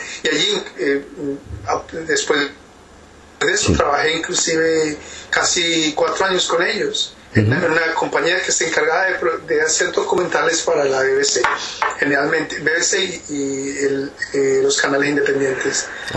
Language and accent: Spanish; Colombia; moved away as an adult; also born or lived in United Kingdom; No, yo soy colombiano, pero salí de Colombia en el 79, en el 74, perdón.